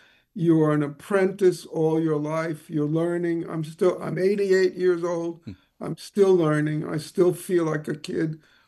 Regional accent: Bronx, New York, United States; born there; I was born in the Bronx among great poverty. That's why I felt so compelled towards her. We were very, very poor

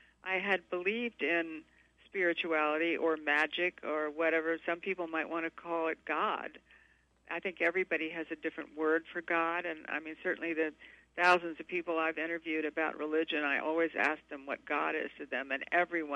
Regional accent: Savannah, Georgia, United States; accent: Southern; also born or lived in Louisiana; I suddenly get my Southern accent back. I'm from Savannah, Georgia. But we did, you know, my father was in the Army. We did live in Louisiana for a while

